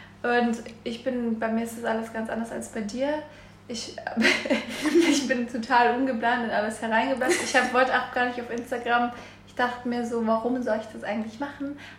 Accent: Baden-Württemberg, Germany; now in Berlin, Germany; ich komme ja auch aus der Nähe von dir, in der Nähe von Stuttgart.

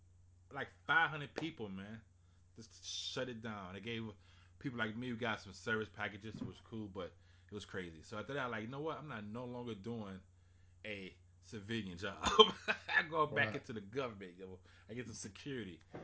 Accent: Houston, Texas, United States; I'm also from Houston, Fifth Ward, the Nickel.

